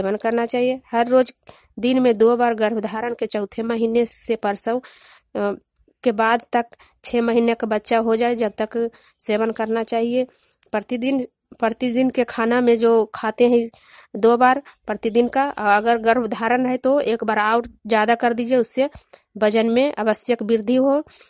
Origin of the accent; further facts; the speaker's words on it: Hanganpura, Bihar, India; ग्राम हंगनपुरा, पंचायत बड़ारा, प्रखंड नूरसराय, महिला लांदा जिला की निवासी हूँ।